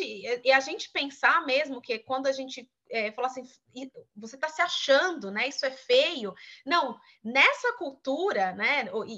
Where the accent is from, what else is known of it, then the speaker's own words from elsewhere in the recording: Brazil; A gente já tem isso inerente como brasileiros, em relação à cultura